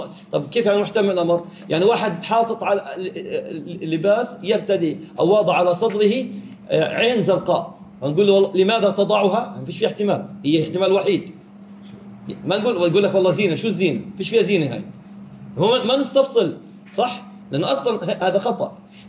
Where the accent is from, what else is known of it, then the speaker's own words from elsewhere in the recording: Jordan; كانوا يعني منتشر عندنا في الأردن وفي بلاد كثيرة الصدف